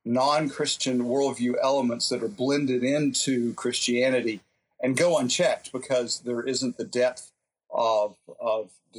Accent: Miami, Florida, United States; the Cuban Catholicism that I grew up with in Miami

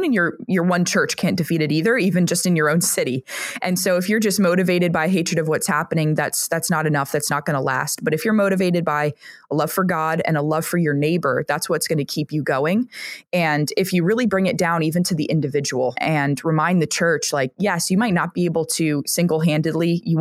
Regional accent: New York City, New York, United States; And I was born in New York City, actually. I grew up in Manhattan.

